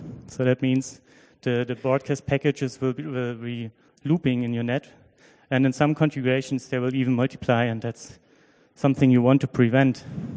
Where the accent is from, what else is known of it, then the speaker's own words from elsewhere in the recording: Berlin, Germany; I'm from Berlin, from the TFH Berlin. It's the Technical University of Applied Science here.